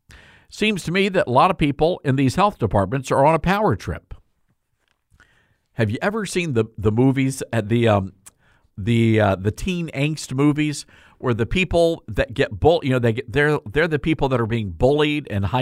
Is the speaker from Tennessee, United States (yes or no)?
yes; Memphis, Tennessee, United States; and this happened here in Memphis, which is my hometown, by the way, which is why I came back here, because I wanted to do something for my community.